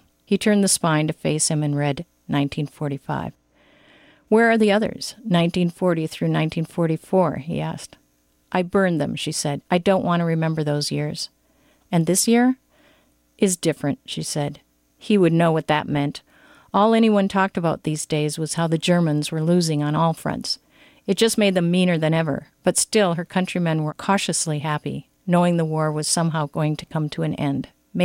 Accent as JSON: {"language": "English", "town": "Duluth", "region": "Minnesota", "country": "United States", "said": "I'm from Duluth."}